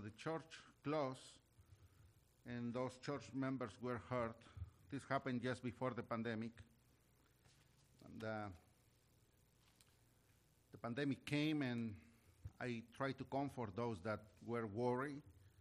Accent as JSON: {"language": "English", "region": "Mexico City", "country": "Mexico", "tie": "born or raised there", "said": "We grew up together, and we were raised in Mexico City."}